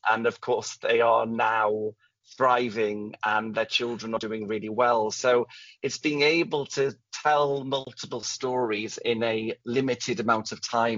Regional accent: Wales, United Kingdom; not just as a, you know, as a Welsh person, as a gay person, as a human

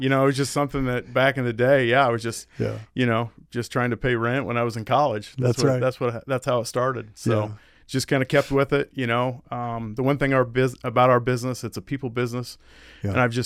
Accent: Hastings, Nebraska, United States; now in Lincoln, United States; I was born and raised in Hastings, where our original store was at.

